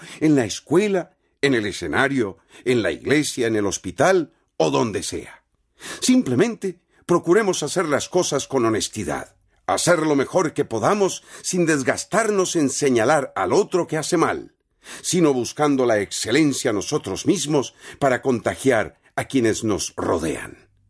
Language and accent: Spanish; Costa Rica; Como costarricenses compartimos sueños e ideales que nos permiten asociarnos tras una visión del país que queremos.